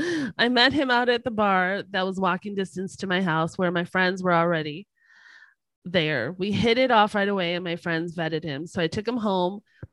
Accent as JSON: {"language": "English", "region": "the South", "country": "United States", "accent": "Southern", "said": "I knew he wasn't shit when he made fun of my Southern accent while he was sitting across the table from me"}